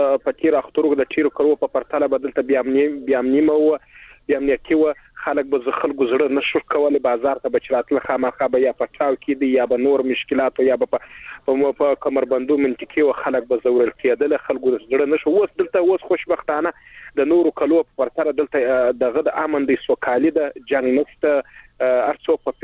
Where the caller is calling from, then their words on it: Helmand, Afghanistan; د هلمند نه اړیکه نیولې ده